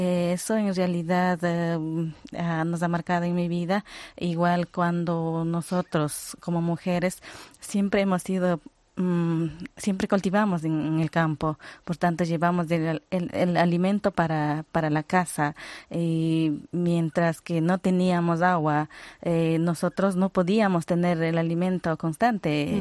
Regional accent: Palmira, Chimborazo, Ecuador

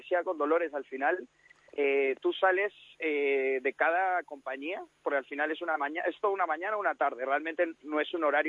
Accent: Peru; now in Madrid, Spain; yo soy de Perú. Llevo 8 años en España

